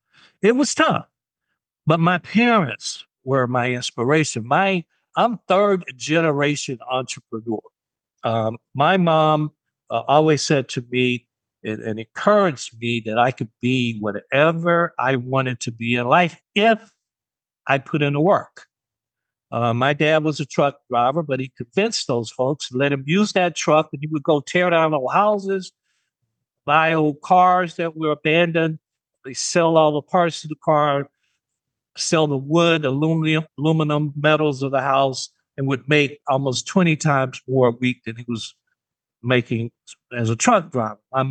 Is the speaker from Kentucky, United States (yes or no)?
no; Gaston, Alabama, United States; So, you know, back then, I grew up in Gaston, Alabama. George Wallace was governor of Alabama.